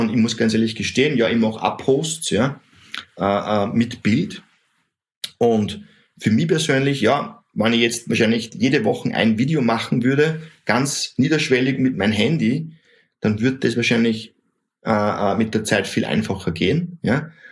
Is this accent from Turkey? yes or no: no; Austria; Ja, du sprichst nicht perfektes Hochdeutsch. Hey, Mann, ich bin Österreicher.